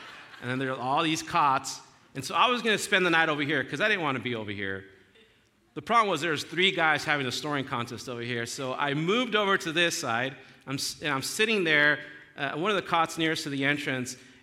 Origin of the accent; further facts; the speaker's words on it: Denver, Colorado, United States; The area where I grew up in Denver, the neighborhood there, the kids my age, my peers were not very likely to go to college and get a college degree.